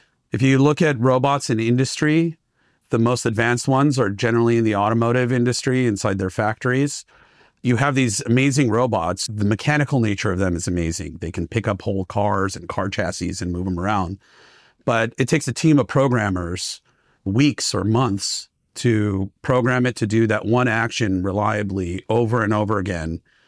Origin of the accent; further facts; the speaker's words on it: Los Angeles, California, United States; Los Angeles.